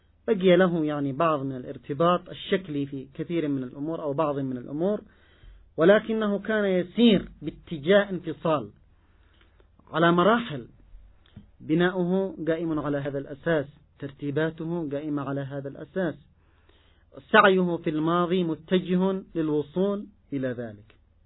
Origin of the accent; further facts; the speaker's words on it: Yemen; عندنا في اليمن صنعوا لنا الكثير من المشاكل